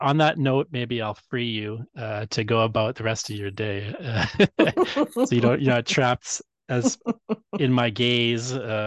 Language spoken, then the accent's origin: English; England, United Kingdom; I'm English and I completely agree.